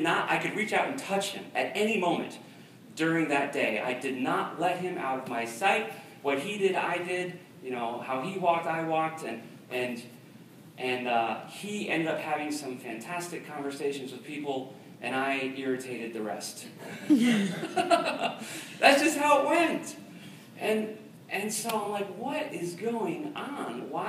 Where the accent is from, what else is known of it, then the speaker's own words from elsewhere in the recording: Preston, Connecticut, United States; Growing up in Preston and in southeastern Connecticut, I didn't have access to the kinds of Bible training and teaching that I did at an actual Bible college.